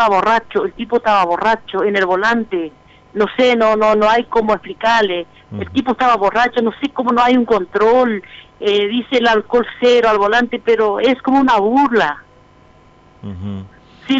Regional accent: Argentina; como argentina y mi familia toda argentina

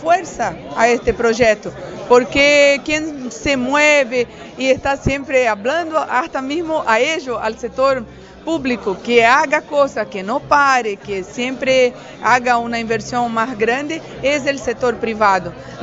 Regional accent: Balneario Camboriú, Santa Catarina, Brazil; yo por ejemplo vengo de Balneario Camboriú

